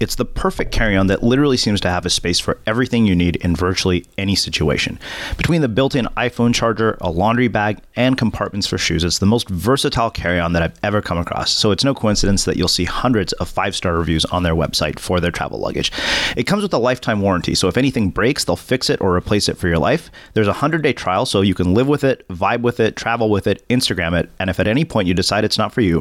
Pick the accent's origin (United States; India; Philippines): India; I know this because I'm Indian.